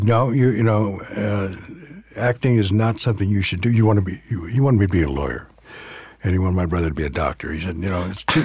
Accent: California, United States; I grew up in Southern California.

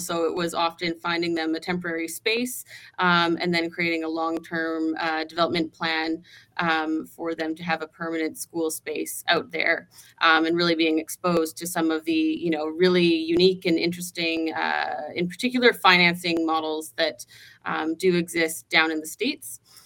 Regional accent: Calgary, Alberta, Canada; Growing up in Calgary

